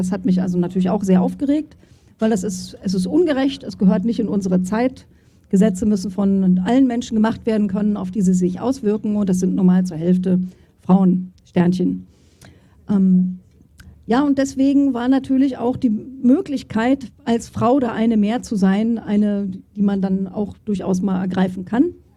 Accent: East Germany, Germany; Jahrgang 1968, schon echt lange her. Ich komme aus der DDR, bin da also noch richtig in eurem Alter, war ich quasi DDR-Ossi. Und als die Mauer gefallen ist, war ich schon 21 Jahre alt.

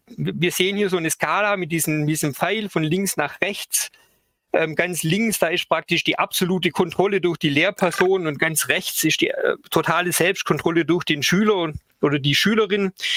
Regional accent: Baden-Württemberg, Germany; Ich bin Lehrer am Quenstedt-Gymnasium in Mössingen. Das ist ein bisschen südlich von Stuttgart, wie man meinem Dialekt wahrscheinlich auch entnehmen kann.

